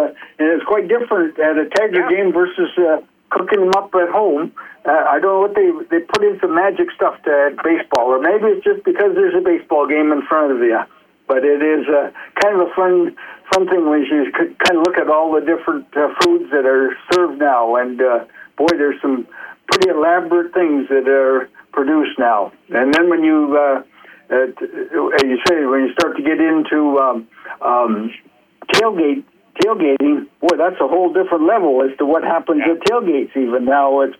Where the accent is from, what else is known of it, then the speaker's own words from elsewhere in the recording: Sault Ste. Marie, Ontario, Canada; So I grew up in Sault Ste. Marie, Ontario, and that was Saturday night.